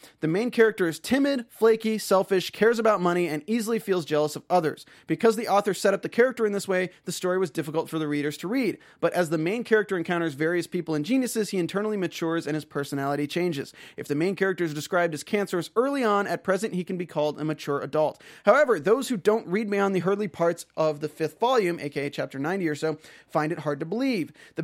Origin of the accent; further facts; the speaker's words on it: North Carolina, United States; now in California, United States; again, I'm from North Carolina, and I live in California. I don't speak Chinese.